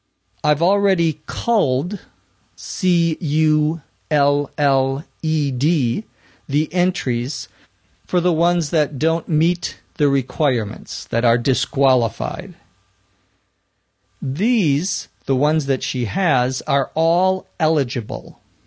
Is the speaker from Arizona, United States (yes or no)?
no; Los Angeles, California, United States; from Los Angeles, California.